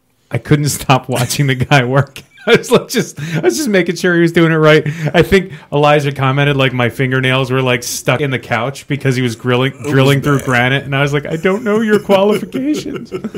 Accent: Staten Island, New York, United States; There's a guy where I grew up in Staten Island

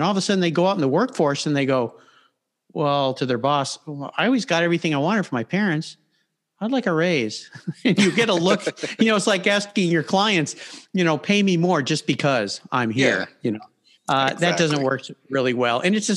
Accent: San Diego, California, United States; I was very blessed to grow up in a very nice neighborhood, part of San Diego called La Jolla.

